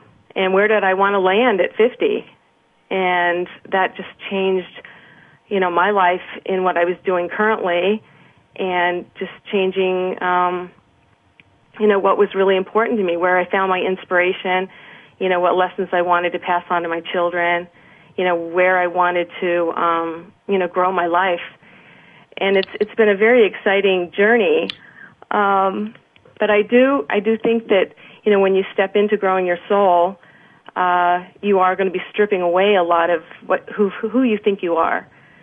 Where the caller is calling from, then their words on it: Boston, Massachusetts, United States; I'm calling from Boston. Calling from Massachusetts.